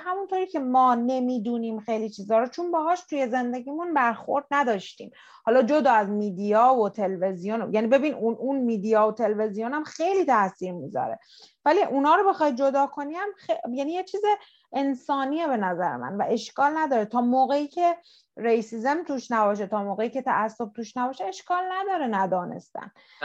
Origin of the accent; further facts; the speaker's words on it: Iran; ماها داخل ایران بودیم مثلا، حالا من خیلی وقت نرفتم ولی کلا ما ایرانی هستیم